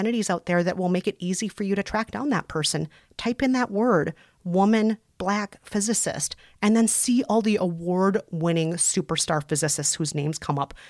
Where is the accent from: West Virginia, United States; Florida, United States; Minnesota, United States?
Minnesota, United States; accent: Minnesotan